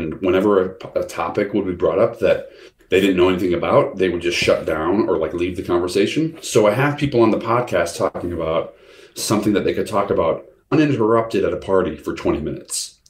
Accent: Illinois, United States; I'm from the Midwest, and that is a region in Illinois that's like in the middle of the country.

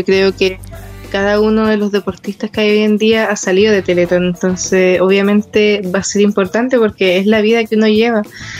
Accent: Talca, Maule, Chile; also born or lived in Antofagasta; yo me fui de Talca cuando entrené en Antofagasta durante 2 años y medio, yo me fui por falta de apoyo, entonces volví

